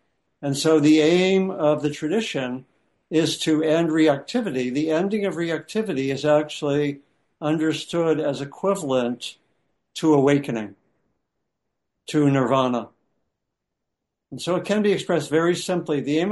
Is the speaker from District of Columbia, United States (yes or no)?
yes; Washington, District of Columbia, United States; I grew up in the Washington area, DC area, and we would go to New York maybe twice a year to hang out with my grandparents.